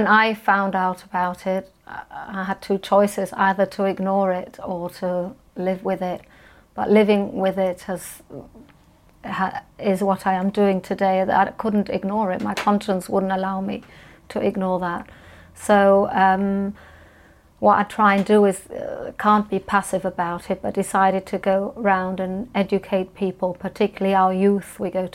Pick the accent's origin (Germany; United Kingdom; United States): Germany; Munich, Bavaria; And I never, growing up in Munich in Germany, I didn't understand any animosity towards the Germans.